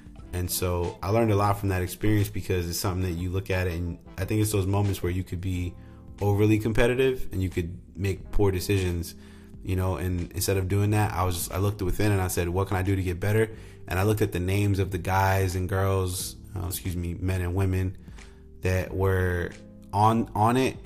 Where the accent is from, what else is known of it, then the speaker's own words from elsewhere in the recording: Rhode Island, United States; which is a great festival back in my home state of Rhode Island that happens every Columbus Day weekend in Newport, Rhode Island.